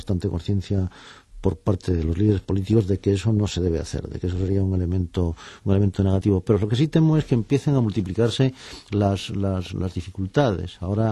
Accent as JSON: {"language": "Spanish", "country": "Spain", "said": "si como españoles tenemos que ser especialmente conscientes de esto"}